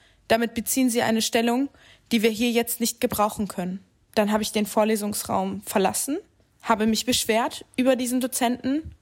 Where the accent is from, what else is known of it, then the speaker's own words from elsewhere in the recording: Palestine; Seit einigen Jahren allerdings tue ich das nicht mehr, denn ich bin Palästinenserin und ich bin stolz darauf, Palästinenserin zu sein.